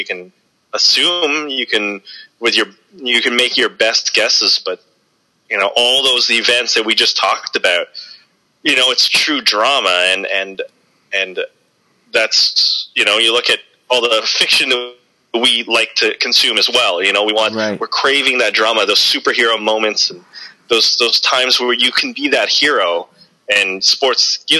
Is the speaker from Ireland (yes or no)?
no; Red Deer, Alberta, Canada; Oh, Red Deer. Well, it was, you know, pretty standard small Canadian town, I would say.